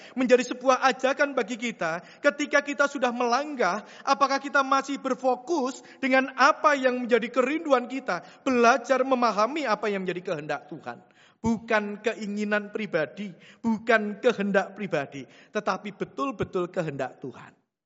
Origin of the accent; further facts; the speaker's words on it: Central Java, Indonesia; now in East Java, Indonesia; Saya orang Jawa Tengah sebenarnya Bapak Ibu ya. Tapi mungkin karena sudah bau Jawa Timur gitu ya.